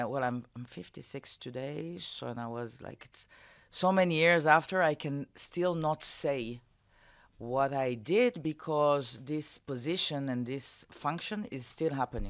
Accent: Israel; He has the same age as I. So growing up in Israel, in a mentally war-oriented state of mind.

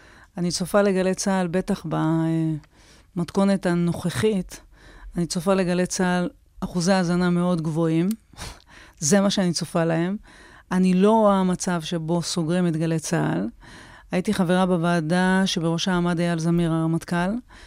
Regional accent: Ashkelon, Southern District, Israel; זה היה הילדות שלי באשקלון. זה ילדות במקום מאוד מאוד אוהב, מפרגן, תומך

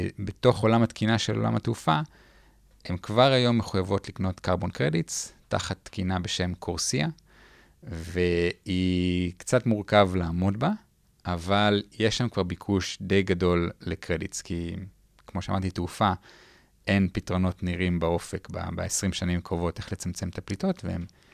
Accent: Tel Aviv, Tel Aviv District, Israel; ברגע שאנחנו אומרים, אנחנו מישראל, אנחנו מתל אביב.

